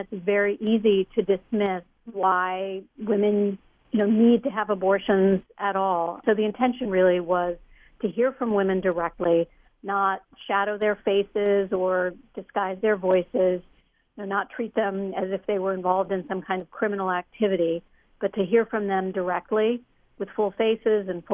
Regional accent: Missouri, United States; Yeah, I mean, in Missouri in particular, which is my home state where we chose to focus

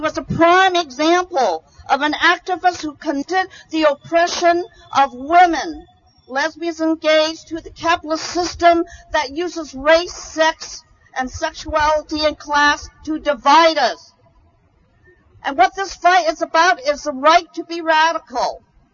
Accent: Oakland, California, United States; when they planted that bomb in their car in Oakland, in my hometown. And I'm not proud that that happened in Oakland. But in Oakland, we are fighters, too.

